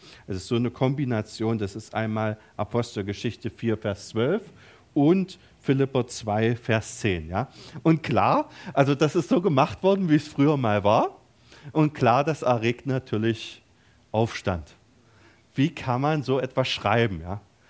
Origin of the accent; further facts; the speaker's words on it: East Germany, Germany; wir waren ja in einer Diktatur, ich bin ja im Osten aufgewachsen